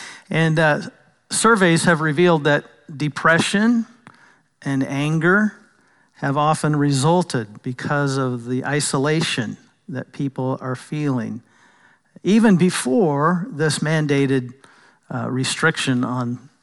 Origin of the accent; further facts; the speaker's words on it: United States; You know, it's also difficult for me because I'm an American